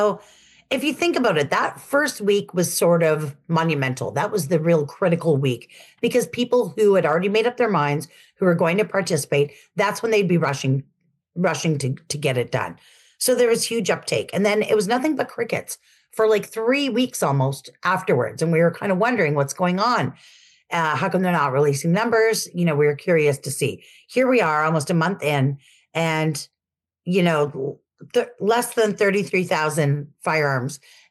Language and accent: English; Ottawa, Ontario, Canada; Ottawa is my hometown.